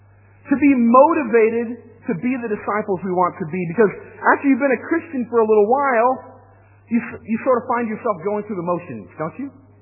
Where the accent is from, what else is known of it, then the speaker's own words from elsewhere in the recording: Washington, United States; I grew up in Washington State, which is on the west coast of the United States. And we lived in this really small town I grew up